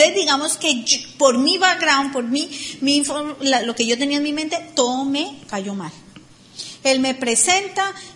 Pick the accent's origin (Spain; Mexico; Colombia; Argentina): Colombia; mira, yo soy de Colombia